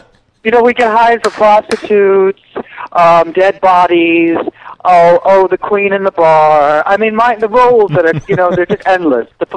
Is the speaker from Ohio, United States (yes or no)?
no; New York City, New York, United States; born there; I was not born in Tennessee. I was born here in New York City.